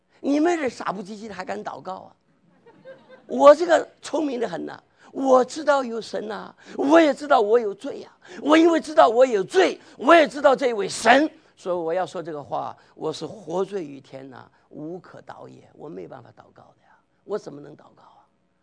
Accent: China; 我们中国人呢是虎视眈眈的、你伟大，再过20年看看。

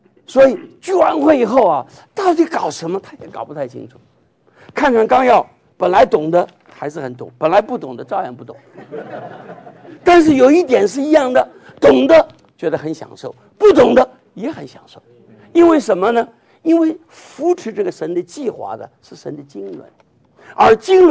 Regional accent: Taiwan; 我们从小在中国受的教育，台湾也是一样，我那时候的台湾还是真正中国的一部分

